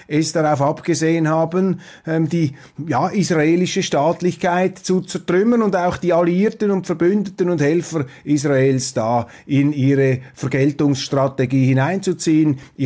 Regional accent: Switzerland; Als Schweizer haben wir in diesen Fragen mit großer Demut und Zurückhaltung zu urteilen.

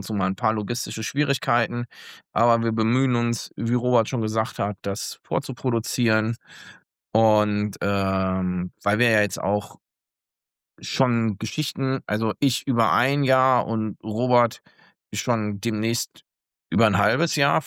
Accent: Oldenburg, Lower Saxony, Germany; meiner Heimatstadt Oldenburg

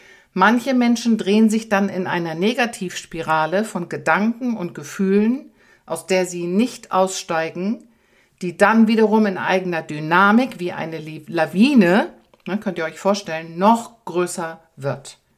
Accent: North Sea coast, Germany; Ich bin an der Nordsee groß geworden, dass die Wellen kommen und die Wellen gehen.

